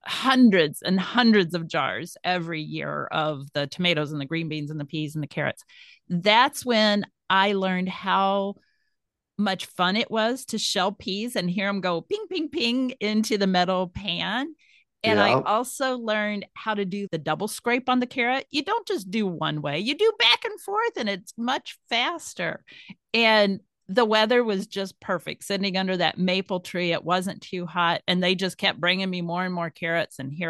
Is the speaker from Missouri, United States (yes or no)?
yes; Missouri, United States; I grew up in Missouri. I grew up on a family farm. We had like 500 acres and my dad farmed the corn, wheat, soybeans, et cetera.